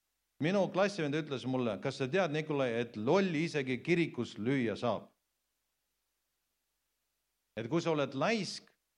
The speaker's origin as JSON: {"language": "Estonian", "town": "Pärnu", "region": "Pärnu County", "country": "Estonia", "said": "ma elan Juris, see on päris hea küla, et lasta siis olla. Muidu ma olen pärnakas."}